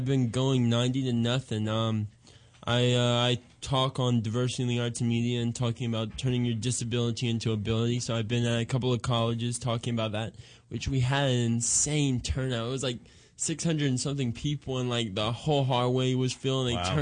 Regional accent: Louisiana, United States; I spent some time in Portland, I'm from Louisiana

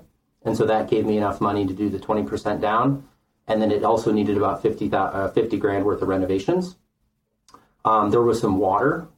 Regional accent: Illinois, United States; And where I grew up in the Midwest, I grew up in Lake County, Illinois, and the property taxes are like 3, 4, maybe sometimes 5%.

